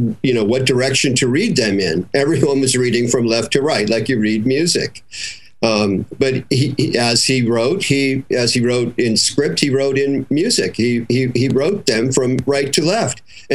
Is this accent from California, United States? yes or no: yes; San Jose, California, United States; also born or lived in San Mateo; where I was born in San Mateo and then grew up southeast of San Mateo, which was San Jose.